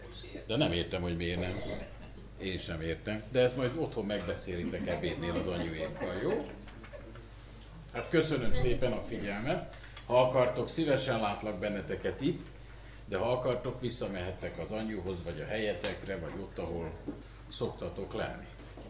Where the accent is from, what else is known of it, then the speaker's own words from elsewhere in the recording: Hungary; Mert mi magyarok vagyunk, és mi mindig a bajt keressük először.